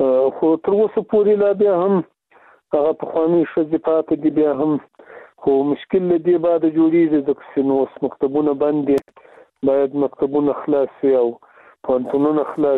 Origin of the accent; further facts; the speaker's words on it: Afghanistan; نو موږ پخپله د افغانستان د یو ملت د یو غړي په توګه دا وایو چې مکاتب باید خلاص شي